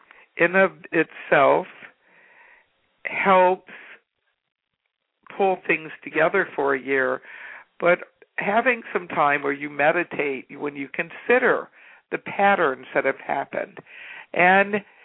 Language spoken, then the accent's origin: English; Southern United States, United States; I grew up in the South, and one of the traditions in southern USA is to have black-eyed peas served on New Year's Day.